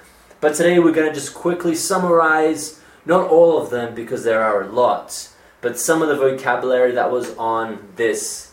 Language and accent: English; Perth, Western Australia, Australia; So, I'm from Perth.